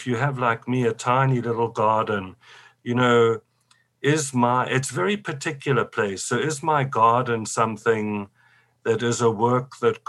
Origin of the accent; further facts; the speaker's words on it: South Africa; And especially because I come from South Africa, where I've driven past areas where people are living literally in a black garbage bag on a cold field.